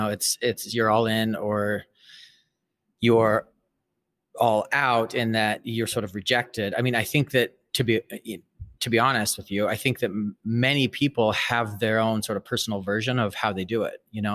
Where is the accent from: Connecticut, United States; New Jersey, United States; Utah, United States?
Utah, United States; Salt Lake City; I was raised Mormon. I was raised in Salt Lake City, and, you know, Salt Lake is a very unique place in that much of the population is LDS or Mormon.